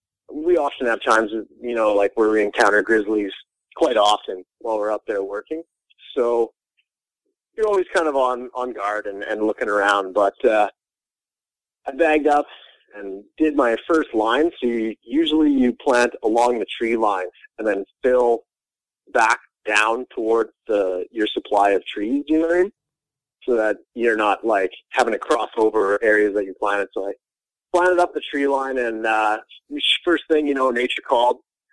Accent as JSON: {"language": "English", "region": "Alberta", "country": "Canada", "tie": "born or raised there", "said": "My dad's a park ranger up in Alberta here. I was born in Banff National Park, and I grew up in the provincial park system my whole life. Lived out in the wilderness."}